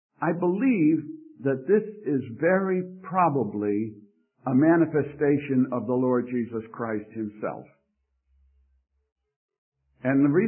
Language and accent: English; Scotland, United Kingdom; being a Scot